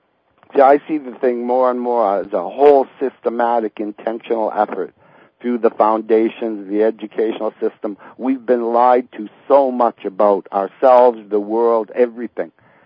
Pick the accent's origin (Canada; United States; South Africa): Canada; I guess I'm saying in a way, as a Canadian, I always grew up like buying into that great fantasy of the American dream